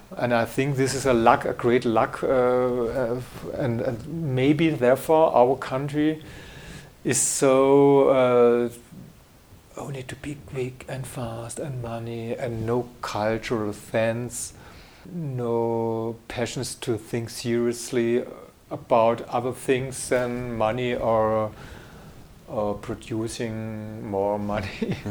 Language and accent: English; Germany; first language German; English is a second language; And so I'm living in language and in my mother language. Okay, I could live in Switzerland or Austria. This is also German speaking, no problem.